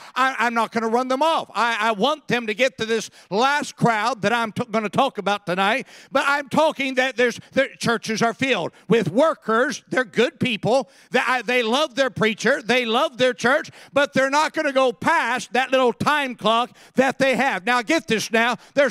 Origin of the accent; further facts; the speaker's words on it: California, United States; I grew up in California. We did deep sea fishing out in California.